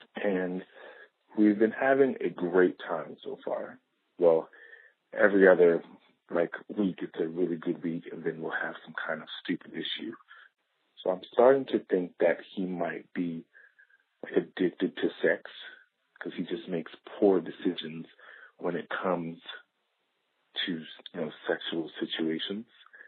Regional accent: New York, United States; now in Los Angeles, United States; I'm calling from Los Angeles. I'm 29 years old. I'm from New York, but I've been in LA for a few years now.

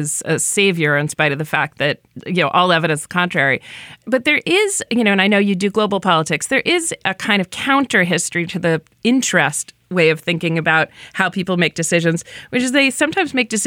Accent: New Hampshire, United States; well, a New Hampshireite, my home state, defending slavery.

